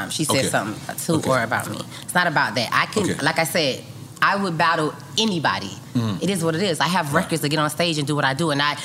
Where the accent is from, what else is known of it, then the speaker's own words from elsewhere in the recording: Miami, Florida, United States; but then I'm from Liberty City, Miami, Florida.